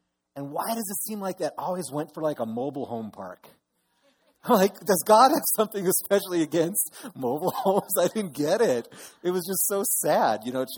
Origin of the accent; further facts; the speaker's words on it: Minnesota, United States; I'm from Minnesota. I grew up in the Midwest. And I really do miss those kind of thunderstorms.